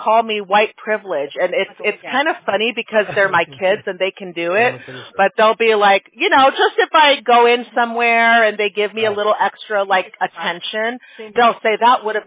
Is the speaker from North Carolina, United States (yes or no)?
no; Chicago, Illinois, United States; now in California, United States; Yeah, because I grew up in Chicago, and when I came out here to California, that's where our office is located.